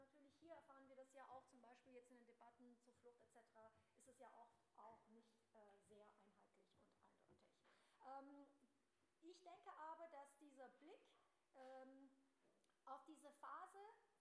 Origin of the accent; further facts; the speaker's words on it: Ulm, Baden-Württemberg, Germany; now in Switzerland; Also ich stamme aus Ulm, da ist noch recht ruhig gerade, ja, aber meine Eltern sind tatsächlich auch aus diesem Gebiet.